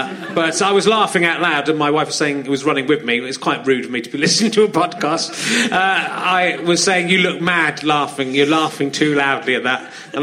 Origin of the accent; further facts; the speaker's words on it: York, Yorkshire and the Humber, United Kingdom; born there; I was born near York.